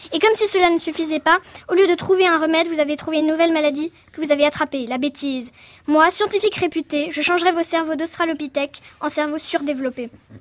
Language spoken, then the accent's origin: French; Moldova; French is a second language; now in France; Je viens de la Moldavie.